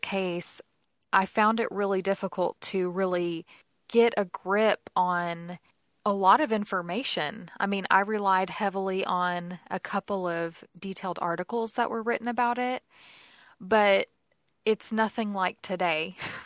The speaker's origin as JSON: {"language": "English", "town": "Saginaw", "region": "Texas", "country": "United States", "tie": "born or raised there", "said": "Yeah, well, where we grew up in Saginaw, the houses are pretty small there too."}